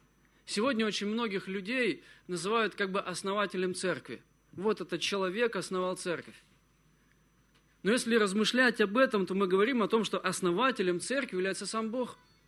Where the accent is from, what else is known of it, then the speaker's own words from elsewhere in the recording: Smolensk, Smolensk Oblast, Russia; Я приехал из Смоленска. У меня нет высшего образования.